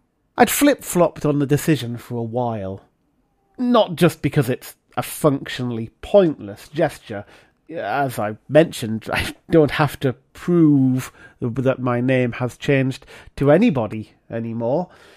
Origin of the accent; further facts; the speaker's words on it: Scotland, United Kingdom; born there; I was born in Scotland